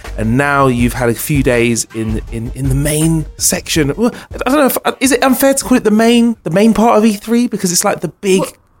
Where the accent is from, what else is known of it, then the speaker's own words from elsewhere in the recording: London, United Kingdom; as very biased as a Londoner